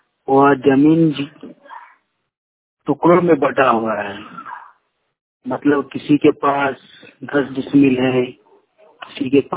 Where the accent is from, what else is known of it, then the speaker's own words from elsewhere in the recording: Kasmar, Jharkhand, India; ग्राम कस्मार चट्टी, जिला बोकारो से हूँ।